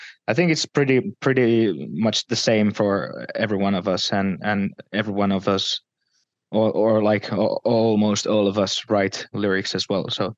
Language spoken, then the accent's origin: English; Finland; English is a second language; He comes from Sweden and we come from Finland. So we bring the, you know, grimness, and he brings the uplifting stuff.